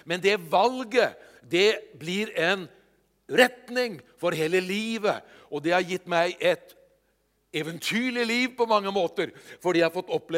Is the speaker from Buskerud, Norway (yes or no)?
yes; Hokksund, Buskerud, Norway; så ble jeg gateevangelist, faktisk. Hjemme i Hokksund.